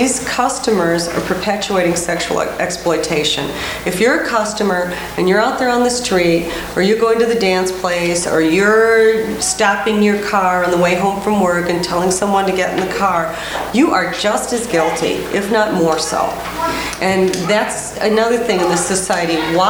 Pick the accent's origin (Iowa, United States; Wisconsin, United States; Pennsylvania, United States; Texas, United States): Texas, United States; El Paso; I grew up on a border town. I grew up in El Paso, Texas, and that was extremely common.